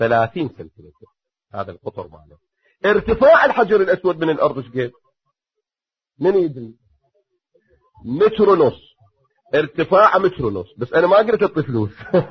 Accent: Iraq; انا مسفر من العراق لكن سندي قاعد قدامك، هاي ارض التسفيرات

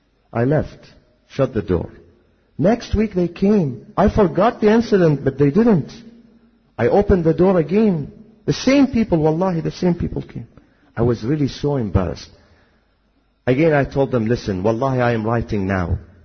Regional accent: Iraq; now in United States; Knowing that I'm from Iraq, the following week, the fourth week, they brought me a Bible in Arabic.

